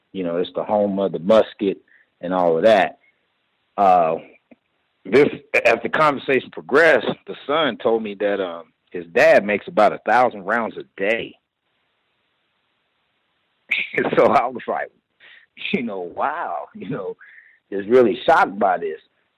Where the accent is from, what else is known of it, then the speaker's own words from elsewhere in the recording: Oklahoma City, Oklahoma, United States; now in Colorado Springs, United States; because I'm originally from Oklahoma City. So I know what slums look like.